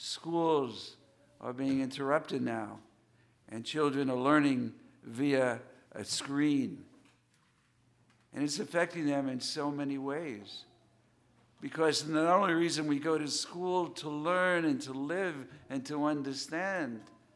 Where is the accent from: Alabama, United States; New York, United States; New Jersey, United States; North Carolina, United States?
New York, United States; New York City; I haven't been home in over 2 years. I was born and raised in New York City, where I was always surrounded with people.